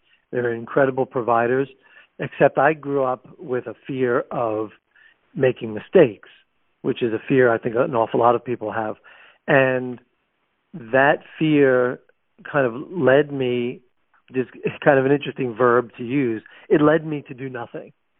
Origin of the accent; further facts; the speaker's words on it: New York, United States; So I grew up on Long Island, outside New York City, the 9th of 12 kids.